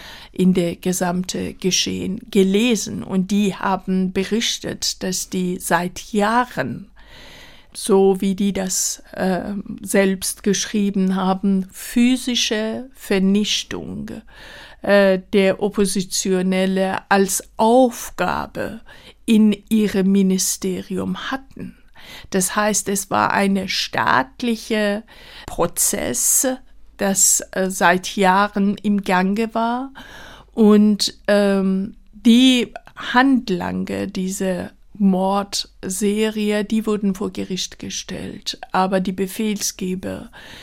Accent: Tehran, Tehran Province, Iran; diese wunderschöne Berg, Damowand, an dem deren Tal Teheran, meine Geburtsstadt, liegt, die Straßen, die Viertel, wo ich aufgewachsen bin

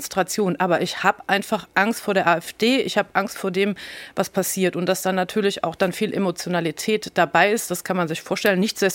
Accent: Rhineland-Palatinate, Germany; Und ich komme ja nun hier aus Rheinland-Pfalz

